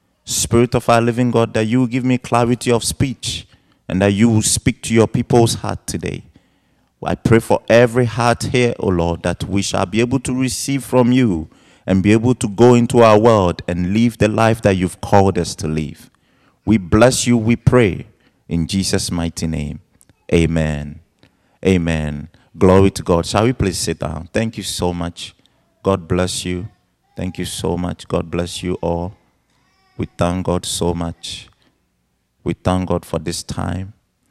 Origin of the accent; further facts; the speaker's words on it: Ghana; I mean, I'm naturally from Ghana, and I teach her a lot about culture and my culture and stuff like that.